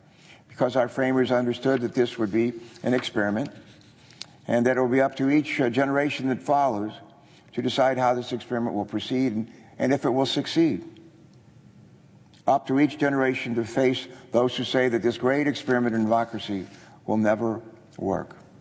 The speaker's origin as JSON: {"language": "English", "town": "Danville", "region": "Virginia", "country": "United States", "tie": "born or raised there", "also_born_or_lived": "Beckley", "said": "While my sister and I were born in a coal mining town in Beckley, West Virginia, where we were raised in Danville, Virginia, right on the North Carolina border, just north of Greensboro."}